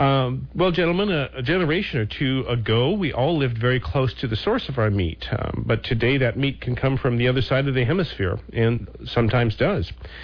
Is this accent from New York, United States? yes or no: no; Billings, Montana, United States; with headquarters up in my hometown of Billings, Montana.